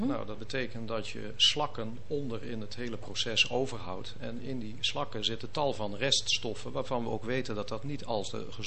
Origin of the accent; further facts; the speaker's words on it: Limburg, Netherlands; ik kom oorspronkelijk uit Limburg, daar hadden we de Maas.